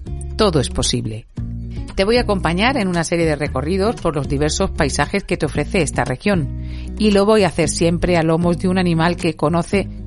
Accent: Andalusia, Spain; Andalucía deja huella, y ese es el propósito de este podcast. Que si ya conoces mi tierra, que si también eres de aquí

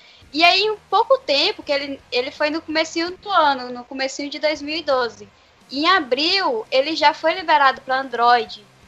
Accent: Brazil; O Instagram, como alguns falam, mas eu sou brasileira, vou falar Instagram mesmo.

